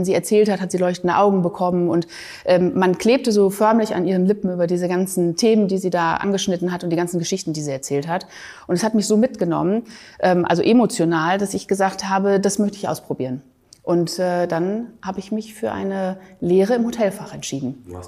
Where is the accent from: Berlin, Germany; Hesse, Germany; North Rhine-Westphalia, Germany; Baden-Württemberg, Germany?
North Rhine-Westphalia, Germany; Essen; born there; Ich bin in Essen geboren.